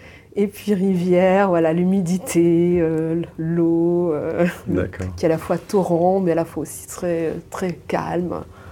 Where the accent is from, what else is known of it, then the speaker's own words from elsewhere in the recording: Paris, Île-de-France, France; Et je suis parisienne.